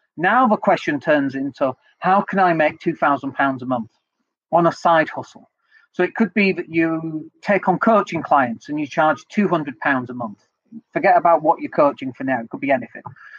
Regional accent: Leeds, Yorkshire and the Humber, United Kingdom; now in Spain; But outside of London and up north and in Leeds, for example, which is where I'm from, although we're recording this from Spain

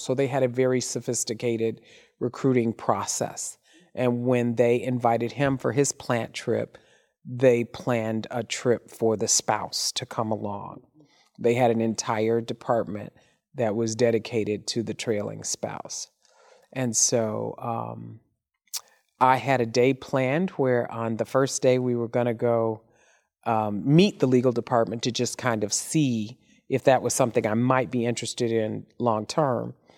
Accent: Flint, Michigan, United States; now in Midland, United States; He grew up in Detroit. I grew up in Flint.

